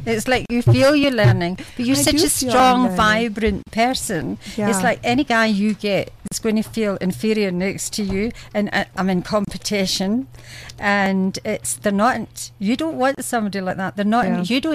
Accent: United Kingdom; And I'm British, but what's happened to the British people?

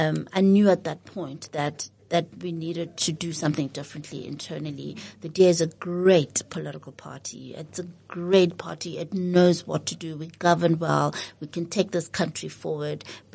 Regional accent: South Africa; where I would like to see my country going as a South African.

